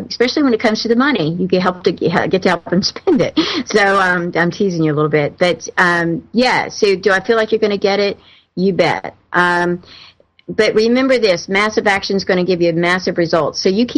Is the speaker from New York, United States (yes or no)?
no; North Carolina, United States; So anyway, I'm teasing, all right, because I'm from North Carolina. Got a lot of good folks there.